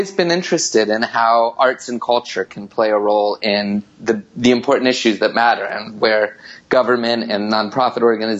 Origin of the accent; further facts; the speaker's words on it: Los Angeles, California, United States; I grew up in Los Angeles. I don't know if that makes me any more or less interesting.